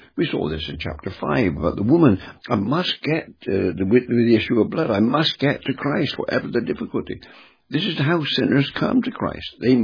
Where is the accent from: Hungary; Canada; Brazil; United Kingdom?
United Kingdom; England; The public school mentality, I speak as an Englishman.